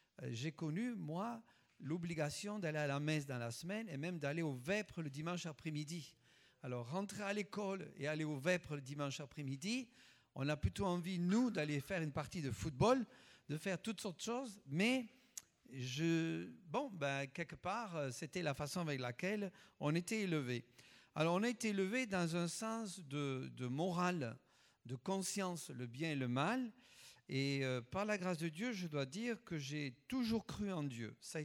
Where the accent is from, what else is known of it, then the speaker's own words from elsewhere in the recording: Toulouse, Occitanie, France; born there; also born or lived in Cazes; Je suis né à Toulouse, et puis j'ai fait des études d'architecture ici à Toulouse. Mais avant, j'habitais Cazes dans le Tarn.